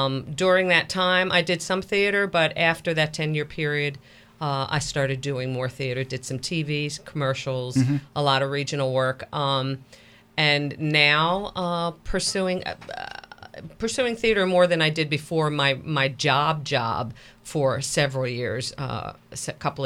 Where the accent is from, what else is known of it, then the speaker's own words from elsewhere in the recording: New Jersey, United States; we're both Jersey girls. So I came here from New Jersey to go on a national Shakespearean tour out of Catholic University.